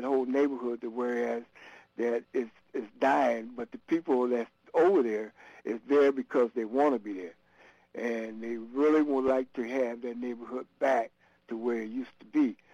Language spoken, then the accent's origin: English; Freeport, United States; I remember born and raised in Freeport, and I remember that the neighborhood was a very thriving community.